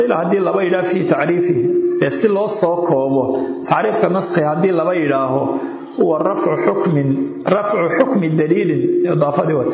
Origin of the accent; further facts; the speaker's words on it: Al-Qassim, Saudi Arabia; وأنا ابن القصيم